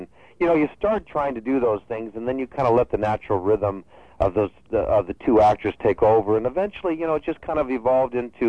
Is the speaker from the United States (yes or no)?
yes; Santa Monica, California, United States; born there; also born or lived in New York; And I was born in Santa Monica. So, I mean, essentially I've been a West Coast boy, although I went back to New York for 4 years